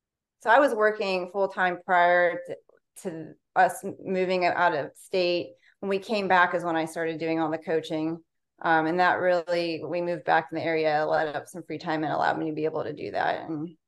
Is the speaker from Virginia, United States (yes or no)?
no; Beloit, Ohio, United States; also born or lived in Youngstown / upstate New York; I'm originally from Beloit, which is out near, I went to West Branch, so more country, only about a half hour from here, but I lived in the Youngstown area, minus the 1 year we were in upstate New York since 2004.